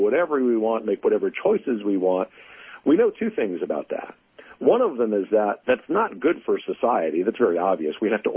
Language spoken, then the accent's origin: English; Louisiana, United States; In my home state of Louisiana, very famously, Acadian Ambulance, employee-owned.